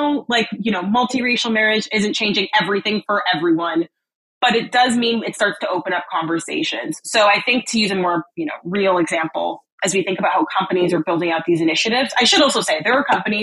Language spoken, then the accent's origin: English; Canada; now in United States; I'm from Canada and I'm hoping to move to London next year.